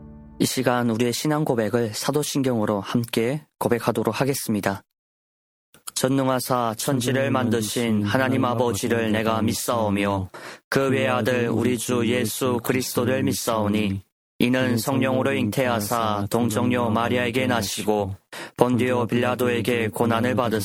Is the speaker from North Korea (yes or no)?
yes; North Korea; 우리 고향에 계시는 북조선의 성도님들도